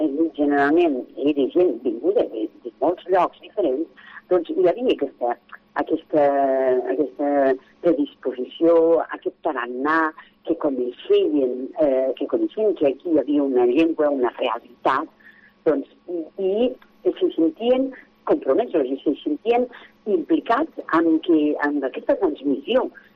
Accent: Catalonia, Spain; sense ser experta, com a catalana parlant, com a catalana, etcètera

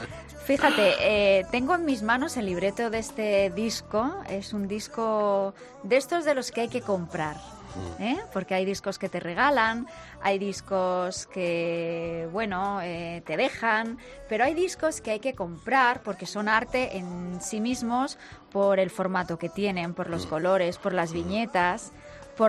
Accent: Madrid, Community of Madrid, Spain; somos muchos madrileños, pero en el fondo estamos siempre en los mismos lugares, nos movemos poco, ¿eh? Hay poco movimiento, nos quedamos en nuestros barrios.

